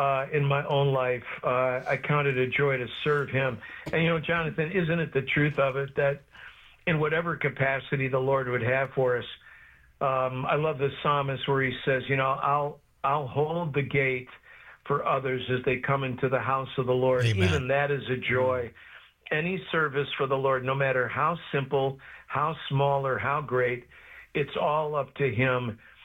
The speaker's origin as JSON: {"language": "English", "town": "Chicago", "region": "Illinois", "country": "United States", "moved": "yes", "lives_now": "Florida, United States", "said": "we can't imagine, both of us, I'm from Chicago area, she's from Michigan, we wouldn't trade sand over snow for anything in the world now."}